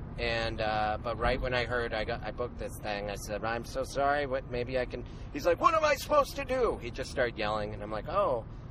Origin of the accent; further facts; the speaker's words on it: Missoula, Montana, United States; And you and I, in September, are going to be in Missoula, Montana, my hometown. That'll be great. My dad says hi.